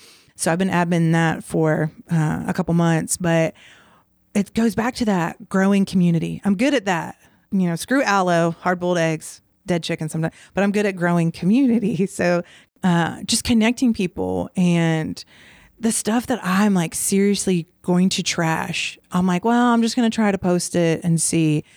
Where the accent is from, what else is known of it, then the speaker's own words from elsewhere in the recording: Baltimore, Maryland, United States; Like, I grew up in Baltimore, D.C. There, you had to drive a good chunk to get to any kind of agricultural land.